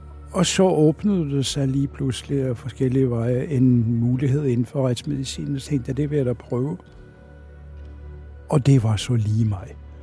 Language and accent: Danish; Oslo, Norway; now in Denmark; sagen er den, at jeg er født og vokset op i Oslo.